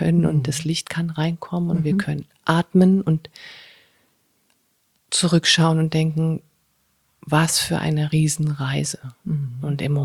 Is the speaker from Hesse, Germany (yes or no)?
yes; Hesse, Germany; Also ursprünglich bin ich aus dem Frankfurter Raum, aus Hessen.